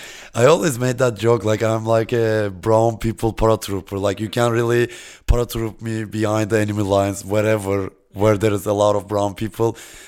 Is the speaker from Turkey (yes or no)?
yes; Istanbul, Turkey; now in Berlin, Germany; I grew up in Istanbul, it will always be my first love.